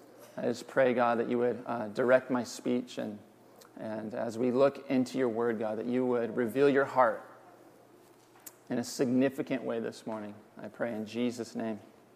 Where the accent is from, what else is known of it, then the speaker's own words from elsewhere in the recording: Corvallis, Oregon, United States; also born or lived in Eugene, United States / Portland, United States; We're actually from Corvallis originally, so for me this is hometown. And I moved around a bit. We lived in Eugene for a while, Portland for a while. And then the Lord kind of sovereignly moved us back here about 8 years ago